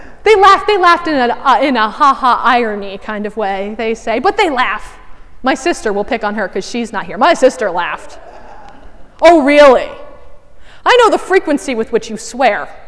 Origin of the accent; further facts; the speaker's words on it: Vermont, United States; Vermont's kind of a small enough place that in some ways I feel like I've come back to my hometown, even though my hometown is 45 minutes away.